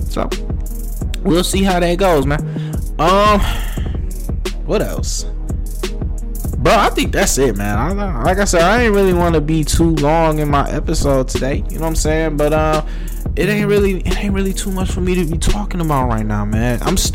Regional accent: Detroit, Michigan, United States; I'm from Detroit, and, you know, I root for the Suns.

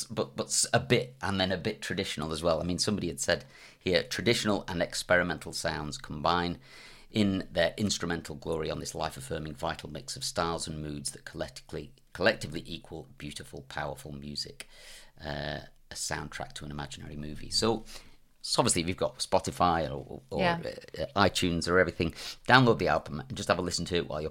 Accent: Scotland, United Kingdom; Or when it suits me, I'm from Scotland.

